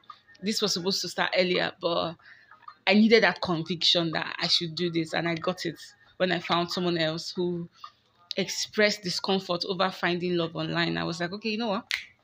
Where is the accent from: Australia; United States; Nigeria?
Nigeria; are we as Nigerian women allowed to have sexual preferences?